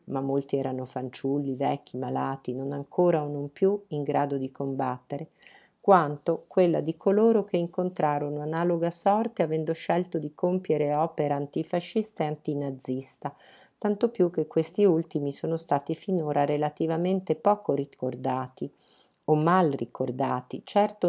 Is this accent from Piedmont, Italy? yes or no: yes; Mondovì, Piedmont, Italy; born there; Sono nata a Mondovì nel 25, in pieno regime fascista.